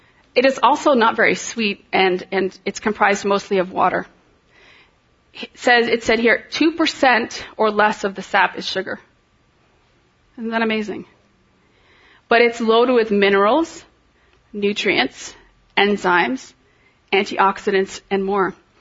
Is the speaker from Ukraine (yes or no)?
no; Canada; now in United States; Now, in school, as a Canadian, every spring, that was our school trip.